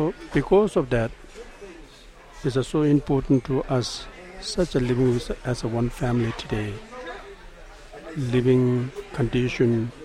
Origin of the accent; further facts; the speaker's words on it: India; English is a second language; now in United States; I grew up in India.